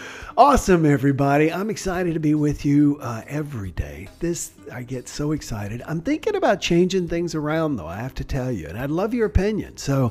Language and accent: English; the South, United States; When I was a boy growing up in the South, people were always labeled by their race.